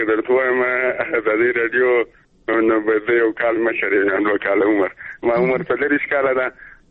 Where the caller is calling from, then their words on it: Zabul, Afghanistan; مده زابل غل